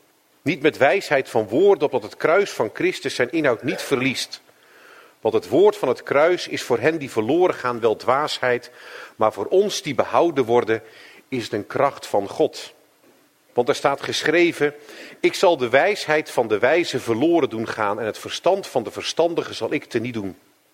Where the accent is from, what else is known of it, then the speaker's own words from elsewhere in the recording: Ridderkerk, South Holland, Netherlands; Mijn roots liggen in Ridderkerk en Ridderkerk ligt onder de rook van Rotterdam.